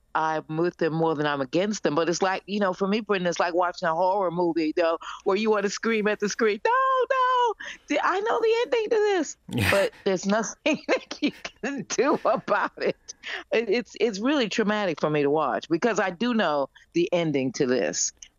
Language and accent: English; Chicago, Illinois, United States; I was born and raised in Chicago.